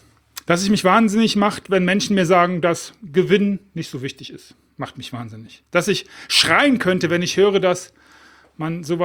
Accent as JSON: {"language": "German", "town": "Düsseldorf", "region": "North Rhine-Westphalia", "country": "Germany", "lives_now": "Spain", "said": "dass ich aus Düsseldorf komme und das als meine Heimat empfinde und dass mich der Rhein, der fließt durch Düsseldorf, anzieht. Und dass ich trotzdem die meiste Zeit im Jahr auf Mallorca bin und dort lebe."}